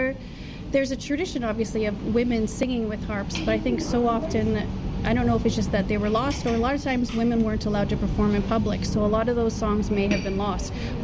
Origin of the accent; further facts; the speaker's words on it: Kamloops, British Columbia, Canada; also born or lived in United Kingdom / Nova Scotia / Ontario / Saskatchewan; Originally, I grew up in Kamloops, BC, but have lived in the UK, Nova Scotia, Ontario, Saskatchewan, so I'm kind of from everywhere at this point.